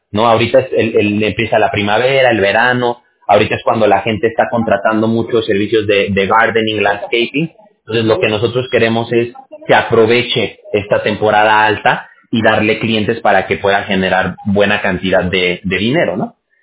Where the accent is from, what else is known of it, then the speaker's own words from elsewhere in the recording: Aguascalientes, Mexico; now in California, United States; ya llevo un rato aquí viviendo en California, que es en donde nosotros también estamos ubicados, pero sí, yo soy de allá de México y yo viví la mayoría de mi vida allá en Aguascalientes.